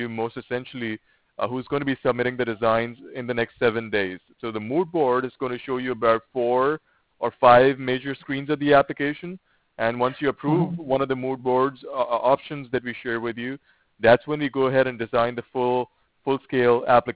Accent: Ireland; now in United States; I come from Ireland, but I've been in the USA for

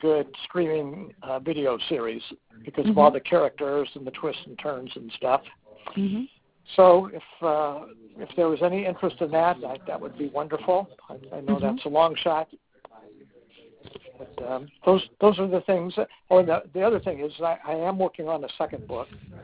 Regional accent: Los Angeles, California, United States; I'm from Los Angeles, and there's a lot of local scenes from Los Angeles that are very popular with my local readers and things like that.

